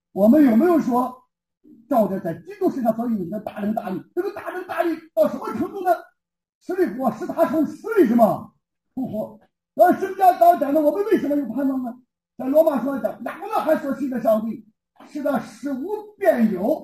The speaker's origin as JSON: {"language": "Chinese", "country": "China", "said": "弟兄姊妹，我们中国人就怕丢人，丢面子"}